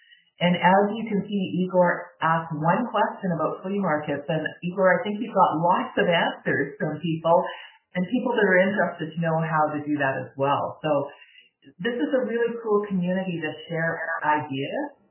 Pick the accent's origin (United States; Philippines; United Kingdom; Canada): Canada; Vancouver, British Columbia; now in Yukon, Canada; I grew up in Vancouver, although I've been in the north for a lot longer than the time I spent in Vancouver. And even being in the Yukon, I still miss the ocean.